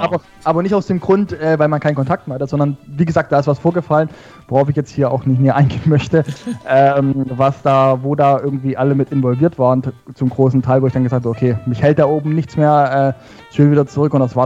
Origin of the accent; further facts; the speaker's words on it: Baden-Württemberg, Germany; ich bin ja aufgewachsen in Baden-Württemberg